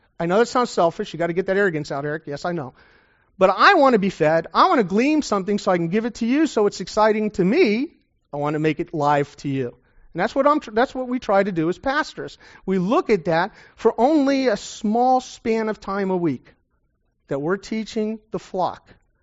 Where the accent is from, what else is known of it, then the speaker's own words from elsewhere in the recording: Florida, United States; now in Oklahoma, United States; I'm a new Okie. I'm a transplanted from South Florida, and I had played baseball in South Florida for over 20 years.